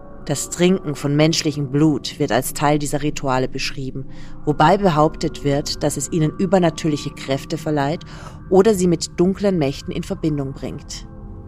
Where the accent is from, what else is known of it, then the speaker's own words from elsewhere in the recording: Austria; Und ich bin Österreicherin.